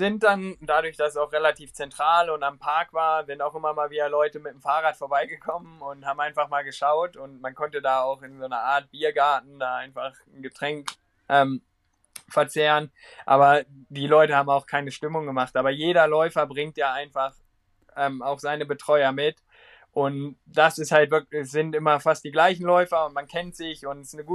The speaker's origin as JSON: {"language": "German", "town": "Braunschweig", "region": "Lower Saxony", "country": "Germany", "tie": "born there", "said": "Bei mir war es auch so, dadurch, dass ich halt gebürtiger Braunschweiger bin"}